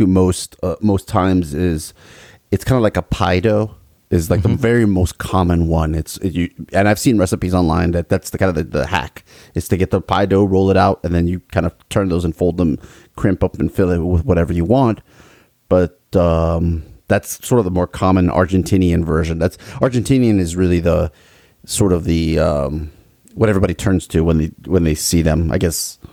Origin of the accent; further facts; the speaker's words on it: Miami, Florida, United States; also born or lived in Peru; my father's Colombian. I was born in Peru, but my mother's Peruvian, and I was raised in Miami. We're all immigrants to this country